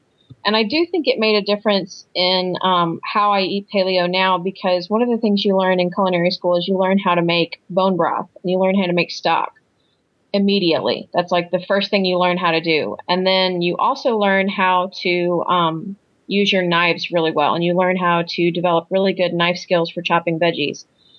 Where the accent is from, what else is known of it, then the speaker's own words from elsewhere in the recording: Norcross, Georgia, United States; I grew up in Atlanta, really close to where Sarah lives now, actually. I grew up in Norcross in Atlanta